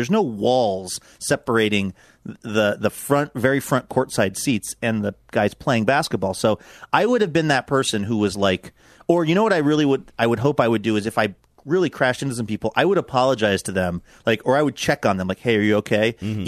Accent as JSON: {"language": "English", "town": "Philadelphia", "region": "Pennsylvania", "country": "United States", "said": "I know I come from Philly people"}